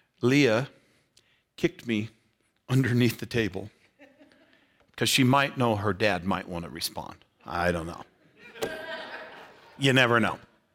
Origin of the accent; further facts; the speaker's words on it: Colorado, United States; where I grew up in Eastern Colorado, agrarian society. All my growing up, when I was at least little, my town was 2,500 people, if you count cats and dogs.